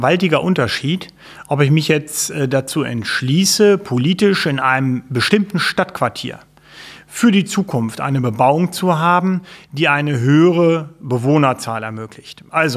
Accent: Lower Saxony, Germany; bin ich, glaube ich, sehr unbayerisch als fast Norddeutscher. Insofern, ich glaube, ich bin ein typischer Niedersachse.

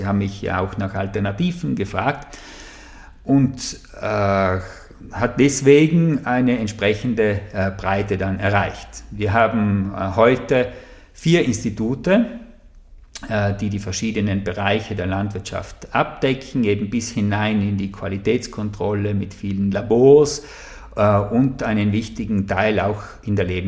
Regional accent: Trentino-Alto Adige, Italy; now in Neumarkt, Italy; Ich bin gebürtiger Pusterer und Wahlunterlandler

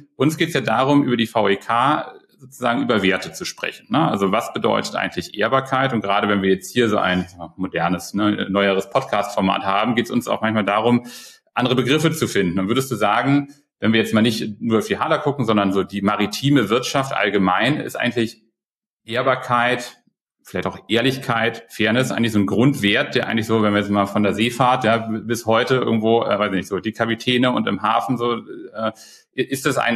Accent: Hamburg, Germany; ich bin auch Hamburger und ne, mein Opa hat noch hier so Stückgut für die HALA irgendwie dann so im Hafen gemacht.

